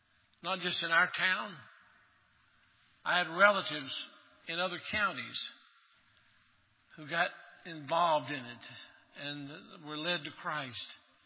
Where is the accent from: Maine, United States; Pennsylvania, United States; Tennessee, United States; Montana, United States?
Tennessee, United States; Maryville; I was caught in the midst of a revival in our hometown. I grew up in Maryville, Tennessee